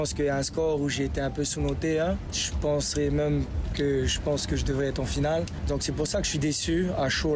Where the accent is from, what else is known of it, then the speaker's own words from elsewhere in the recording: Teahupoo, French Polynesia; Ici, chez moi, à Teahupo, avec toute ma famille ici